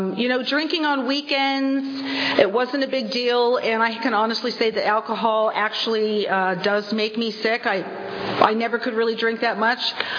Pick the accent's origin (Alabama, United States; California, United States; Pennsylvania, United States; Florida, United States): California, United States; Venice Beach; I grew up in Venice Beach, California, and I want to tell you this. When I was a little girl, there were only winos, and there were no women winos.